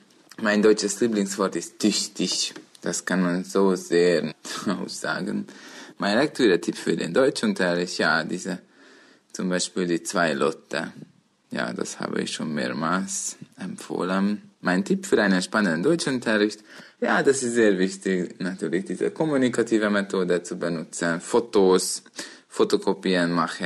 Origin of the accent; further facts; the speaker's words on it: Budapest, Hungary; born there; German is a second language; ich bin im Jahre 1983 geboren in Budapest und ich lebe momentan auch noch in Budapest.